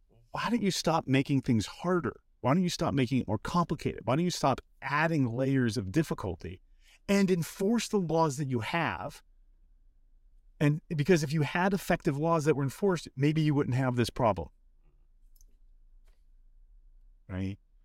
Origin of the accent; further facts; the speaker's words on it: Los Angeles, California, United States; So we're in Los Angeles. I grew up in Los Angeles. I remember the Rodney King riots.